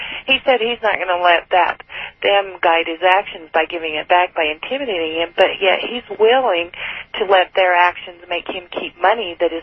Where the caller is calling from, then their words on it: Layton, Utah, United States; from Layton, Utah.